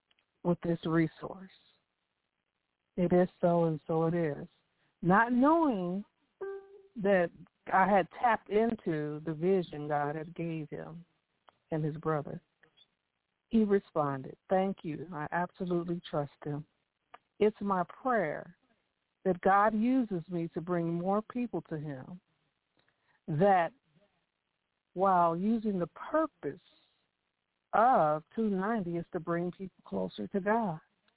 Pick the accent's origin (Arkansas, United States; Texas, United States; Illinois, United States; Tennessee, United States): Illinois, United States; Chicago; knew nothing about you other than you were a minority-owned business on the west side of Chicago, my hometown